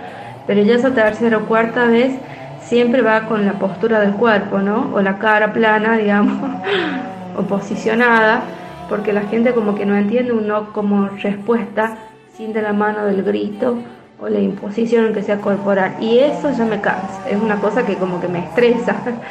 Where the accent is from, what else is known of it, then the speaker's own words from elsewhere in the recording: Chepes, La Rioja, Argentina; de Chepes, La Rioja, y quería hacer mi comentario sobre el grito